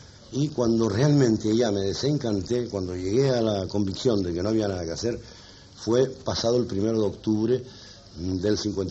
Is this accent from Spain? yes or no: yes; Telde, Canary Islands, Spain; Mi infancia la pasé yo en Telde, en La Pardilla.